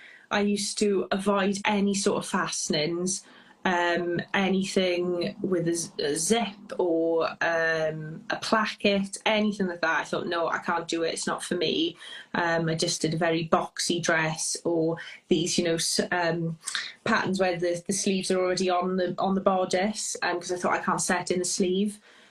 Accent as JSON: {"language": "English", "region": "Wales", "country": "United Kingdom", "said": "And if you can't already tell, I'm Welsh. My accent slightly gives it away."}